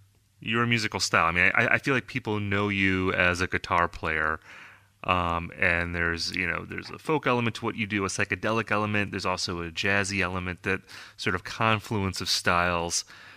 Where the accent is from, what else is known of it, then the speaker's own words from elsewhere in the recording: Wisconsin, United States; I'm from Wisconsin.